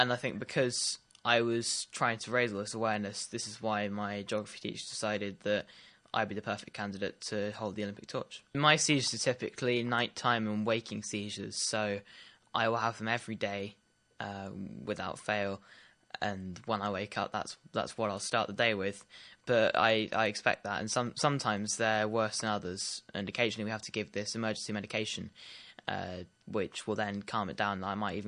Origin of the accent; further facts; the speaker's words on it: Brockenhurst, South East England, United Kingdom; I'm 14 years old. I go to school at Priestlands. I'm from Brockenhurst and I'm running in Branksome near Poole.